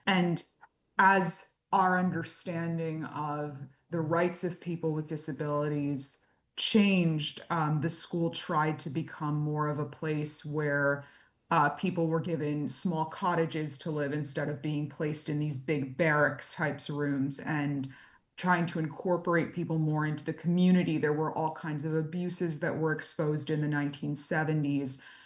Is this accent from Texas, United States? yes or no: no; New York, United States; now in Connecticut, United States; So I'm not from Connecticut originally. I'm from New York, and I knew nothing about the Mansfield Training School.